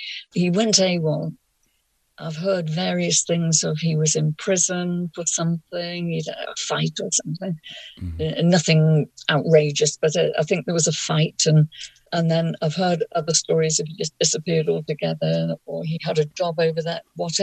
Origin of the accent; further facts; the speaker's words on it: Liverpool, North West England, United Kingdom; and I was born in Sefton General. My sister was born in Sefton General, and my first home was the same as John's, Newcastle Road.